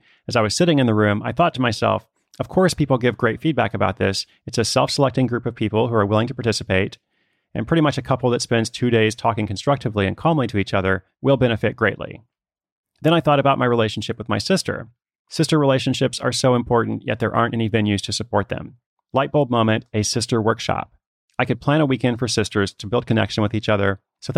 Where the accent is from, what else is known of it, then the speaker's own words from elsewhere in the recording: Portland, Oregon, United States; I'm actually in Portland, Oregon, my hometown, with about 1,500 other people for the World Domination Summit.